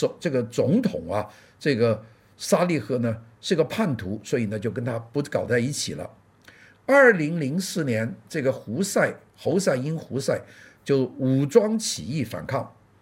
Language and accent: Chinese; Guangdong, China; 因为这个就是就一个我们广东人叫懒贼啊